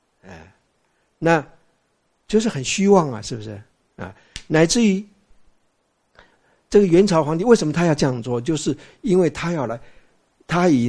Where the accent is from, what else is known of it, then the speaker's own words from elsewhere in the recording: China; 我们大陆话说搞定了啊